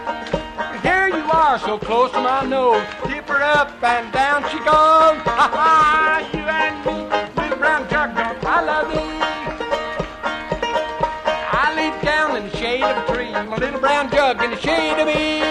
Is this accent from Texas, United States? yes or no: no; Kentucky, United States; I come from Kentucky, and way back I used to drink moonshine and belong to that crowd